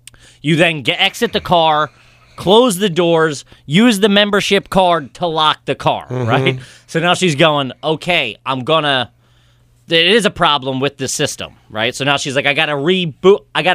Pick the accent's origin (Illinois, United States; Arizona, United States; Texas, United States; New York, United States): New York, United States; You know I'm from New York.